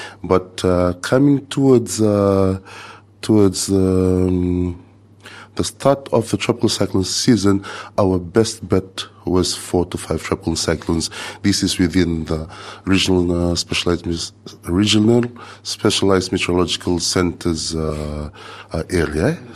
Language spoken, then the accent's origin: English; Namara, Eastern Division, Fiji; I'm originally from Namara in Kandavu, Shematan links to Namakelau in the Lau group.